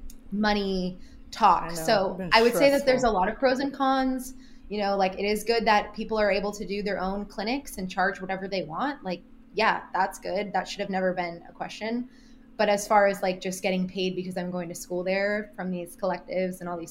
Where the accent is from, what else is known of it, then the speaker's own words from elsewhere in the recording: Ventura County, California, United States; I grew up in Ventura County, which is a little north of LA.